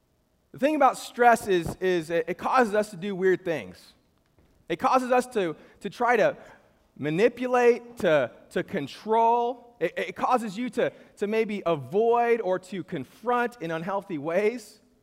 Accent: Bakersfield, California, United States; I'm from Bakersfield. I love Bakersfield now. But at age 18, I was like, I got to get out.

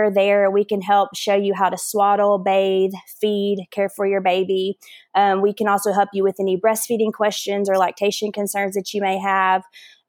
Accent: Nashville, Tennessee, United States; I'm a born and raised native Nashvillian, and I grew up here in the Nashville area. I went to college at the University of Tennessee in Knoxville

